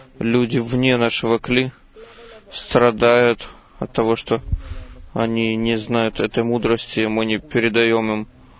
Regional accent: Norway; Russian is a second language; из Норвегии.

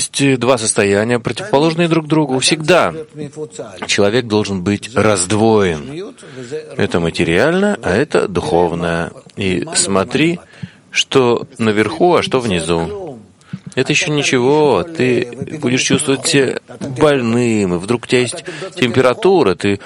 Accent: Russia; я из России

